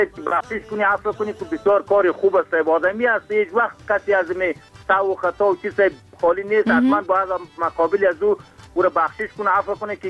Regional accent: Afghanistan; از اینکه ما از افغانستان هستیم

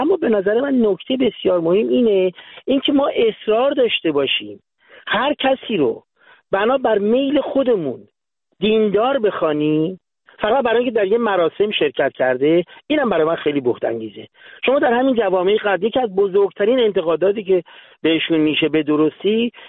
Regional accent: Iran; born there; همه ما تو ایران به دنیا اومدیم.

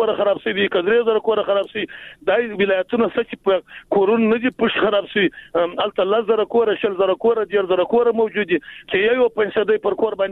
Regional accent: Jowzjan, Afghanistan

